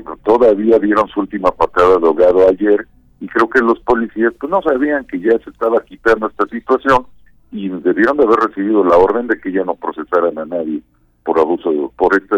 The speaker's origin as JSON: {"language": "Spanish", "region": "Veracruz", "country": "Mexico", "said": "Simplemente porque somos veracruzanos, porque somos mexicanos y así se nos tilda"}